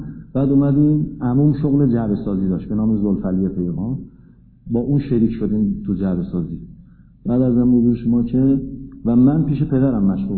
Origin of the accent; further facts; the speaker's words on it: Tehran, Tehran Province, Iran; دارای دو برادر و چهار خواهر هستم و در یک خانواده متوسطم به دنیا اومدم، در میدان شوش تهران محله باقادری و تا کلاس 8 ابتدایی هم درس خوندم.